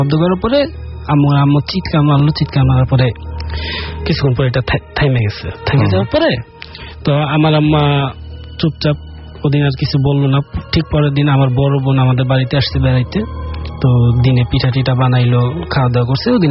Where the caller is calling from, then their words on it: Dhaka, Dhaka Division, Bangladesh; খিলগাঁও মেরাদিয়া থেকে আসছি।